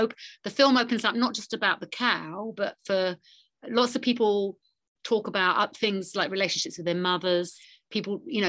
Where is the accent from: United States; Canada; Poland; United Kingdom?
United Kingdom; London; The London Film Festival was always a lovely thing for me because it's my hometown